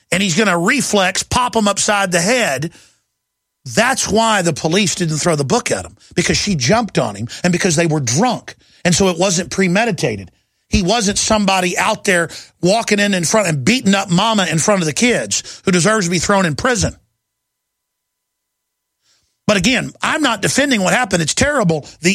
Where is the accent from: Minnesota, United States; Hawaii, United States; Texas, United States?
Texas, United States; Dallas; also born or lived in Austin; I've run into and known a lot growing up in Dallas and then in Austin, a lot of former Dallas Cowboys and the rest of them.